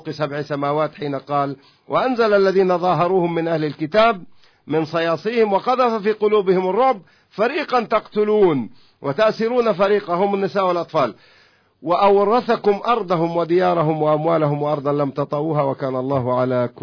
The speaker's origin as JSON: {"language": "Arabic", "country": "Palestine"}